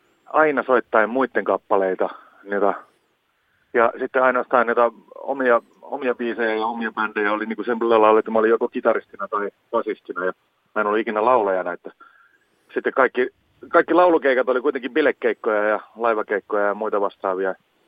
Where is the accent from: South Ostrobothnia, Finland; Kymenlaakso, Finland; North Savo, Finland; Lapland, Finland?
South Ostrobothnia, Finland; Lappajärvi; now in Helsinki, Finland; joka mä oon Lappajärveltä alun perin lähtöisin ja asunut yli 20 vuotta jo Helsingissä